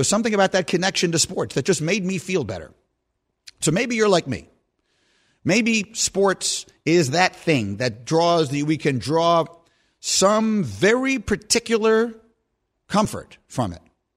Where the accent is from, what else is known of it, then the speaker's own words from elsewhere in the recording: New York City, New York, United States; also born or lived in Chicago; And I grew up in New York City, and I always anticipated that when I graduated from college, I would move back to New York.